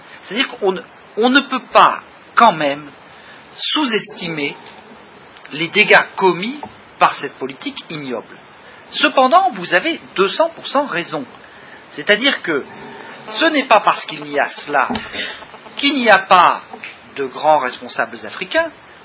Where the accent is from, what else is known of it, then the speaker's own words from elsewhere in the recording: France; Moi, je suis un Français ordinaire. J'avais pas tout à fait 20 ans en 62